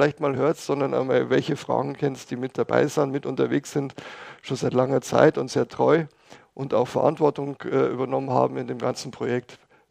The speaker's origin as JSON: {"language": "German", "town": "Passau", "region": "Bavaria", "country": "Germany", "said": "ich komme aus Passau, bin Vater von vier erwachsenen Kindern"}